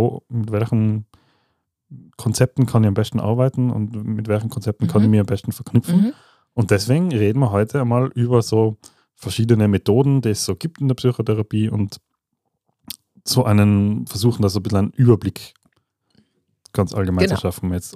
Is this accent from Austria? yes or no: yes; Austria; Und bei uns in Österreich heißt es zumindest so, gibt es das Propädeutikum.